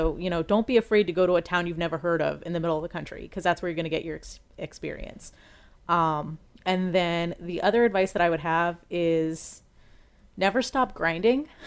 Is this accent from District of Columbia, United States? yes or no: yes; Washington, District of Columbia, United States; Like for me, I grew up in Washington, D.C.